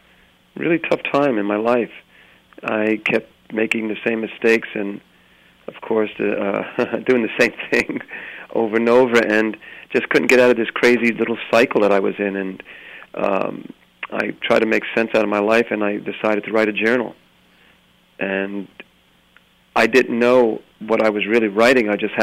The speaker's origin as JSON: {"language": "English", "region": "New York", "country": "United States", "tie": "born or raised there", "said": "So that's a pretty vivid scene in my head when I think about growing up in New York."}